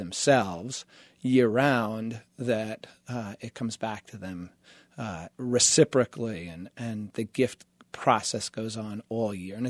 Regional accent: New York, United States; That was the way I grew up in New York.

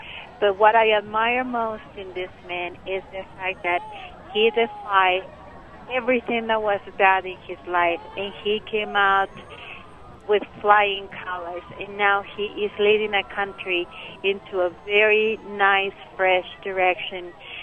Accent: Mexico; My story is that I am an immigrant from Mexico

